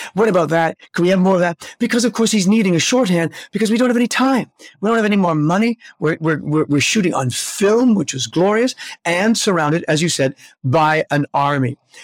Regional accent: Canada; in order to make a living as a Canadian actor, you have to do that.

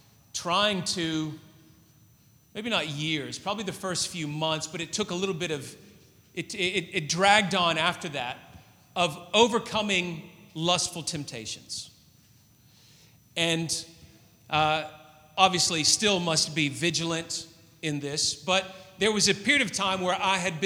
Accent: Tennessee, United States; When I was 13 years old, we lived on some land. I grew up in Tennessee, and we had horses.

